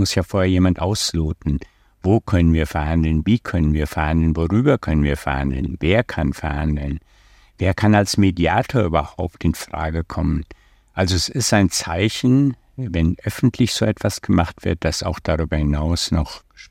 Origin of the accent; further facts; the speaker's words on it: Germany; Wir müssten intern wissen als Deutsche, was wir wollen.